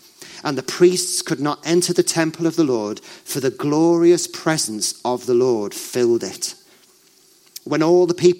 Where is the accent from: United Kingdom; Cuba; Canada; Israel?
United Kingdom; but I know I'm pretty British and it's quite easy to spot.